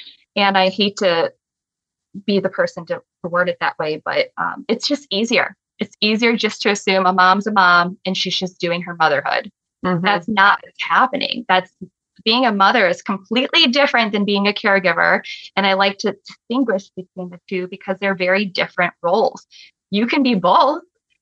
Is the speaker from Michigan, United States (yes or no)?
yes; Michigan, United States; I'm originally from Michigan. Remember, I used to be there.